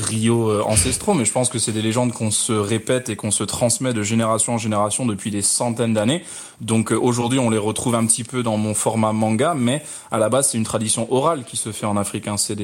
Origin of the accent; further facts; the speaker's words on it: Ghana; En quelques mots, j'ai grandi au Ghana, donc forcément pas d'accès au manga aux librairies comme on peut l'avoir en France.